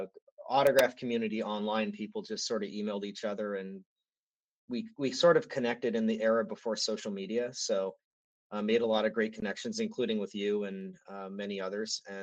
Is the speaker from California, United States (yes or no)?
yes; San Jose, California, United States; I was in high school and growing up in San Jose, we had the Sharks there